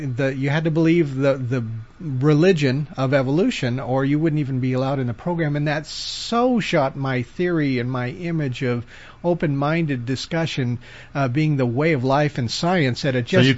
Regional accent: Los Angeles, California, United States; I have been born and bred in Los Angeles, California, and I kind of was raised on the mother's milk of television.

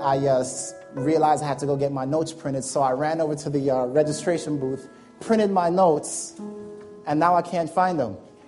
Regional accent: Jamaica; accent: Jamaican; when I came from the States, my Jamaican accent was so heavy that I would not speak in front of people.

